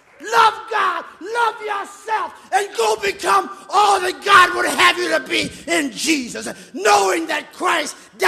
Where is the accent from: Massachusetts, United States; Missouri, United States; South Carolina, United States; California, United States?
South Carolina, United States; Emmons; I told the story this morning about growing up in South Carolina. Poor boy. My grandfather was a sharecropper, went to school in segregated South Carolina.